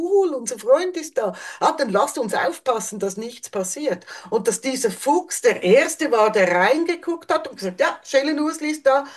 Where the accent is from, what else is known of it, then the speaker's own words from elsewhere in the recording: Switzerland; Es gab in den 90er Jahren bei uns in der Schweiz, es war ein Pingu-Hype.